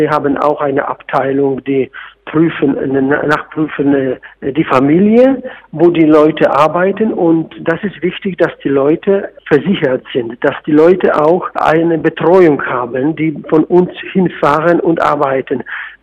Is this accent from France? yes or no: no; Poland; German is a second language; Und sagt man bei uns in Polen ein Sprichwort, von Korn zu Korn, es kann man einen Sack sammeln.